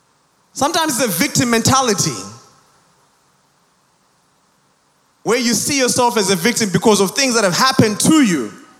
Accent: Zimbabwe; I'm from Zimbabwe

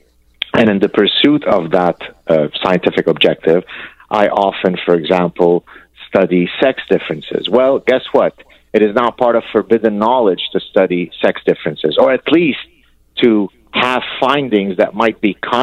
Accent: Lebanon; I grew up in Lebanon and escaped the Lebanese civil war as a Lebanese Jew.

